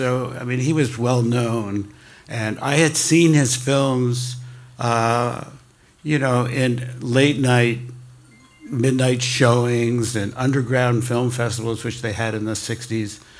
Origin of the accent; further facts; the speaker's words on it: Toronto, Ontario, Canada; I grew up in Canada, in Toronto.